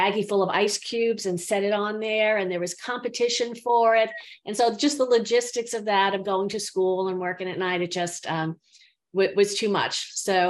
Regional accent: Long Island, New York, United States; also born or lived in Bronx; So I was born in the Bronx and grew up on Long Island. Went to public schools there.

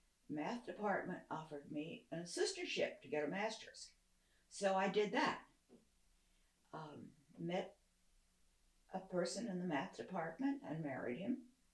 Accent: Charlottesville, Virginia, United States; I'm from Charlottesville, Virginia. And I went to Hollins College in Roanoke, Virginia, and got a BA in chemistry.

